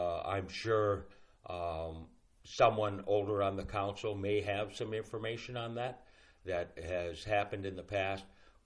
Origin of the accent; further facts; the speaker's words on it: Ipswich, South Dakota, United States; now in Aberdeen, United States; Well, I grew up in Ipswich on a farm. Mm-hmm. Out by Ipswich, but I started my career here in 1974.